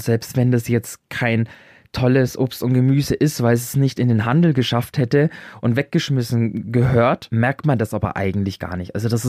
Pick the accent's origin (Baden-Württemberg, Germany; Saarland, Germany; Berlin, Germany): Berlin, Germany; vor allem für mich als Berliner